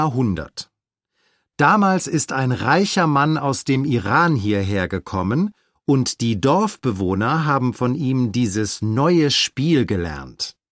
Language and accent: German; Ströbeck, Saxony-Anhalt, Germany; Das ist das Dorf, wo ich aufgewachsen bin.